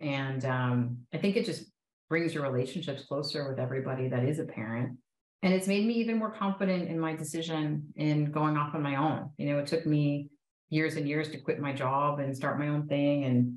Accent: New York, United States; also born or lived in Virginia / Washington, D.C. / Austin; I actually lived in DC for a while. I'm a New Yorker, but I moved from New York to Virginia, to DC, to Austin. So, but love DC.

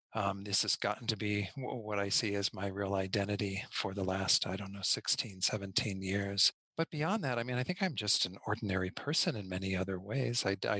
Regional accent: St. Louis, Missouri, United States; I grew up in St. Louis, mostly. My father was in the Army, so we moved around a bit and settled in St. Louis around, I was around the age of 9 or 10.

